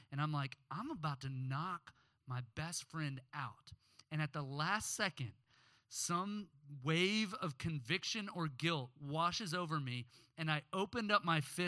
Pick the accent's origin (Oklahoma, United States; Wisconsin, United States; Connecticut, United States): Oklahoma, United States; but at the end of fourth grade, I grew up in Oklahoma.